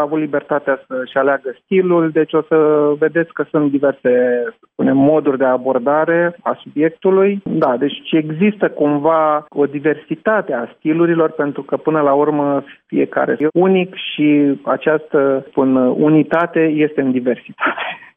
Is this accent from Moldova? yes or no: no; Romania; now in Belgium; să ne cunoască pe noi ca români din Belgia